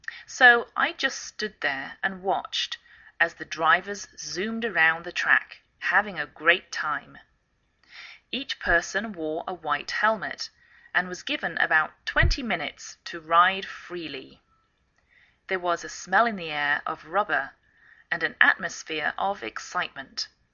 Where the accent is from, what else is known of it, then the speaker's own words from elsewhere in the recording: England, United Kingdom; now in United States; My name is … I'm English. I live in the northwest of the United States.